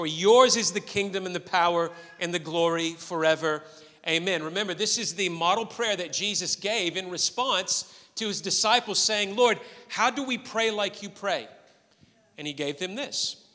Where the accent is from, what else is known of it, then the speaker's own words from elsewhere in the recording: United States; when I was playing baseball in high school growing up in the States